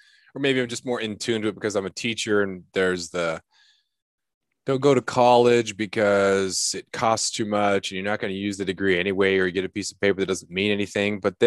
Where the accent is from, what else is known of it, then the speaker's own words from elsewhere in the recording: Klawock, Alaska, United States; also born or lived in Arizona; I grew up in Klawock, and then, said I'd never be a teacher and said I'd never move back to Alaska.